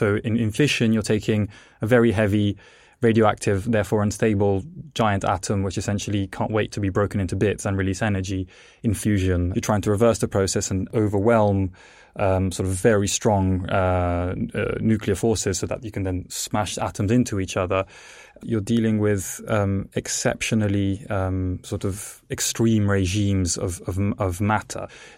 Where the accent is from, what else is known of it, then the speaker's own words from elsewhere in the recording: England, United Kingdom; also born or lived in Italy; my name is Italian. I was born in Italy. The reason I, as a child, moved to England is because my parents were actually plasma physicists